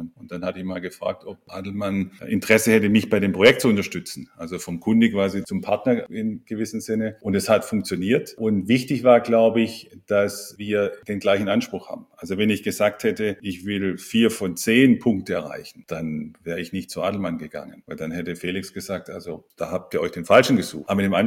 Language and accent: German; Baden-Württemberg, Germany; Ich komme ursprünglich aus der Ludwigsburger Ecke.